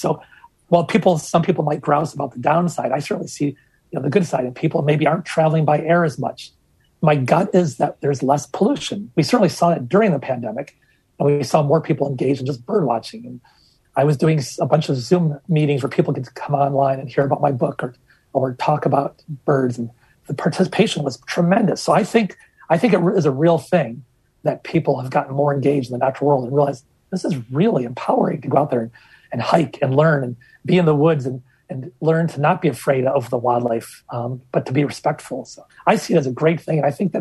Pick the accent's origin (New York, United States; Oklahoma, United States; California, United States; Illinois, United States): New York, United States; that was something I learned as a kid growing up in Western New York.